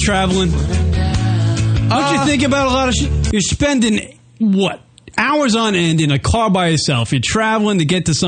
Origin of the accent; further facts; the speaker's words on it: New York, United States; I'm from Long Island, you know, and you gotta go with the fucking